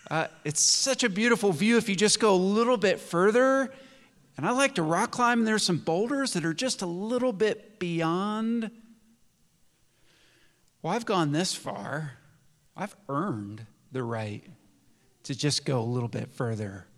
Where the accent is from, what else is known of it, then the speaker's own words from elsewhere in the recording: Appalachia, United States; I suspect that we as Appalachian people like the word trespass.